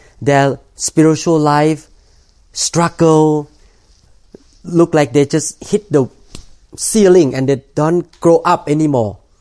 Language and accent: English; Thailand; when I was growing up in Thailand, I, as a non-Christian person